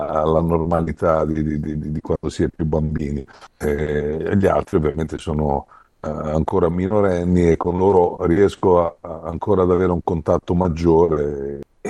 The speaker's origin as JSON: {"language": "Italian", "region": "Sicily", "country": "Italy", "said": "Poi, sai, sono siciliano e da buon siciliano conosco anche un po' le vicissitudini, no?"}